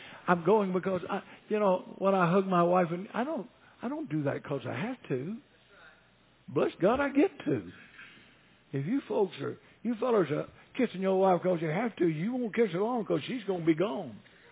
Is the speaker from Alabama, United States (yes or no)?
yes; Alabama, United States; I'm from Sand Mountain. We don't do that on Sand Mountain.